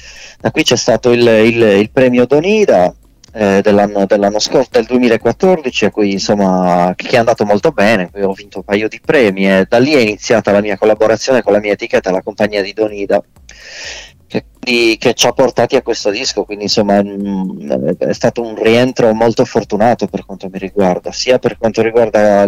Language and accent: Italian; Cagliari, Sardinia, Italy; Dunque io abito davanti al mare, sono nato e cresciuto davanti al mare, quindi per me il mare, io sono di Cagliari, cioè sono della provincia di Cagliari, ma abito proprio a 50 metri dal mare